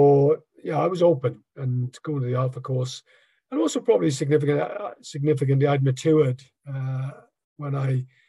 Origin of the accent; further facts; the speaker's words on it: Wales, United Kingdom; 60 now, so it's given a summary of the life can get a bit long, so I'll try and keep it short, though. Yeah, I grew up in South Wales, in the UK. I didn't have any real faith context at all growing up. I was the youngest of five children.